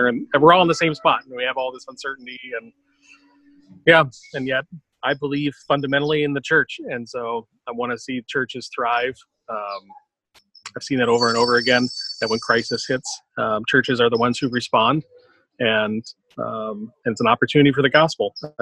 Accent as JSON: {"language": "English", "region": "Indiana", "country": "United States", "tie": "born or raised there", "lives_now": "San Diego, United States", "said": "I grew up in Northern Indiana where when you would drive around in the summer, you'd see all those little roadside stands"}